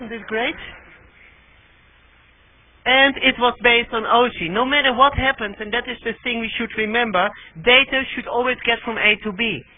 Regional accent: Netherlands; And I'm from the Netherlands.

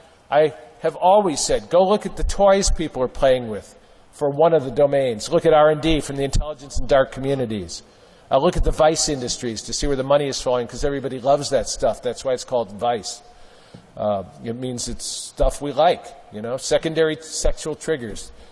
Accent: Milwaukee, Wisconsin, United States; That in my hometown of Milwaukee, the leadership refuses to name that the jobs they want will never come back

